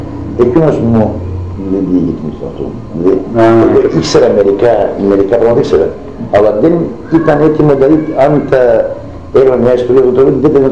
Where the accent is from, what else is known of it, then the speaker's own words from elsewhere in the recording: Komotini, Eastern Macedonia and Thrace, Greece; εγώ ίδιος δηλαδή έζησα και είδα εδώ πέρα σε μερικές ταβέρνες της Κομωτινής, έτσι στην πόλη μου